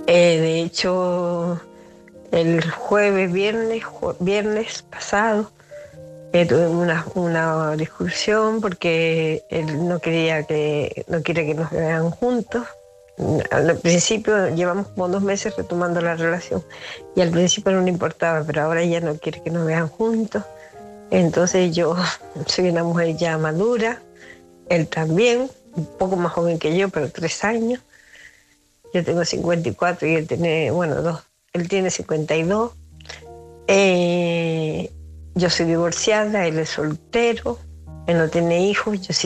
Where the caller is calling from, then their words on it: Santa Cruz de Tenerife, Canary Islands, Spain; llamo de Santa Cruz de Tenerife